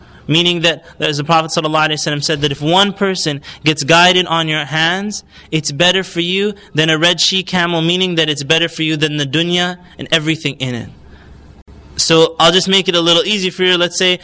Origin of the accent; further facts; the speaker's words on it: Canada; And one thing that I've noticed growing up in Canada, North America, is that a lot of parents